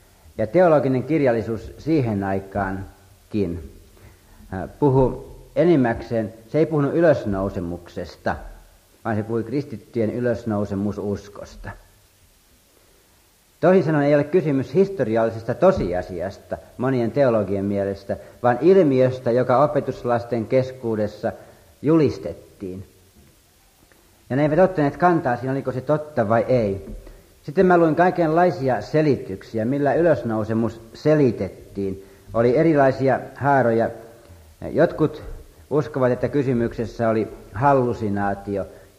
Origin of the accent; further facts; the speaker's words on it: Kerava, Uusimaa, Finland; mä näin siellä mun kotipaikkakunnallani Keravalla